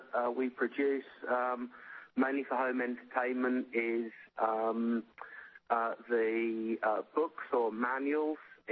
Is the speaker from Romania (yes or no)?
no; England, United Kingdom; now in Thalgau, Austria; I am English stroke European, so forgive me if some of the terminology is a bit different as we move on.